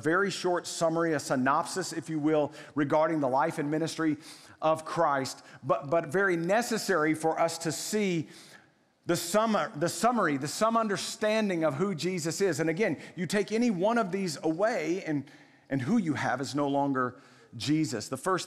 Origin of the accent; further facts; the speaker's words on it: Waco, Texas, United States; I grew up in Waco in Central Texas long before Chip and Joanna made it cool.